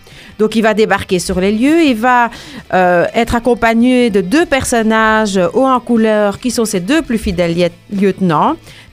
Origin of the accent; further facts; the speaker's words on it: Brussels, Belgium; chez nous, en Belgique et même à Bruxelles